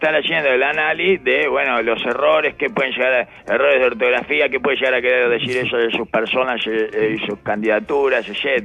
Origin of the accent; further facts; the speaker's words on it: Uruguay; no me siento ni más uruguayo ni mejor uruguayo por eso.